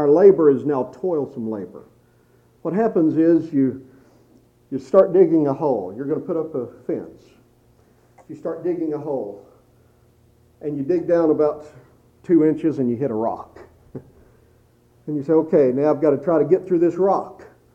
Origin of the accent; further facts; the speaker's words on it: Texas, United States; I'll never forget, growing up in Texas, of course, the ground out there is like concrete because it never rains.